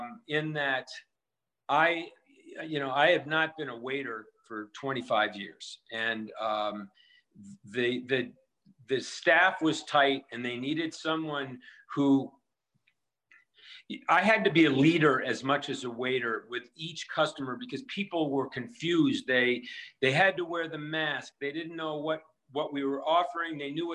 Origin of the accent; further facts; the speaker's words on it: Winnetka, Illinois, United States; I grew up on the North Shore of Chicago in Winnetka, Illinois, where I rode a bike every day to school and to play and whatnot. And that was pretty much, I was a suburban bicycle kid.